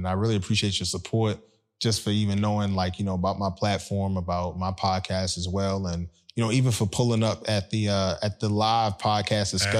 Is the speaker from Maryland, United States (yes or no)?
yes; Baltimore, Maryland, United States; also born or lived in Philadelphia; I was born in Philly, but I was raised in Baltimore. So I'm East Coast all the way. Shout out to Baltimore that made me. Shout out to B-More that really raised me.